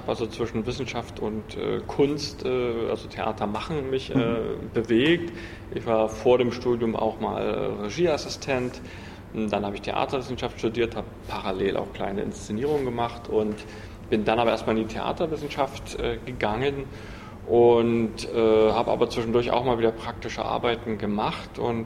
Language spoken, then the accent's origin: German; Germany; Ich bin ja in der DDR aufgewachsen, noch als Kind, Jugendlicher, und habe dort eine Berufsausbildung mit Abitur gemacht